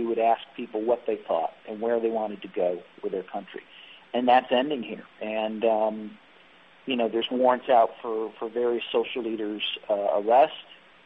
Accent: United States; speaking as American, you could say that about almost every president

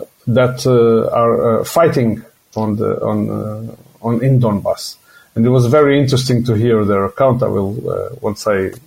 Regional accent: Portugal; English is a second language; I tell my story that I come from Portugal

